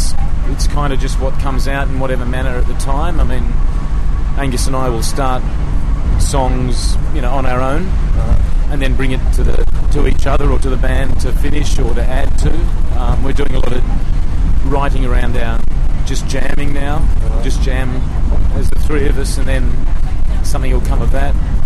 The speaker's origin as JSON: {"language": "English", "region": "New South Wales", "country": "Australia", "tie": "born or raised there", "said": "We're from Australia"}